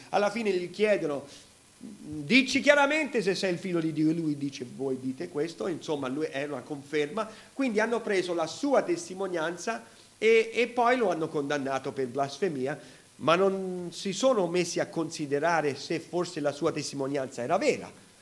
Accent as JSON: {"language": "Italian", "country": "United States", "tie": "born or raised there", "second_language": "Italian", "said": "per uno straniero come me, tu dici stai straniero, beh, io sono nato e cresciuto in America"}